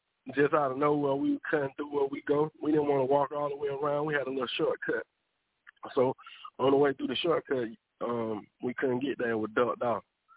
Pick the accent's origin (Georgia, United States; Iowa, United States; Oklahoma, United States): Georgia, United States; Atlanta; It was, I'm 41, about to be 42, so I grew up in the 90s and the 80s. So it was a different time then.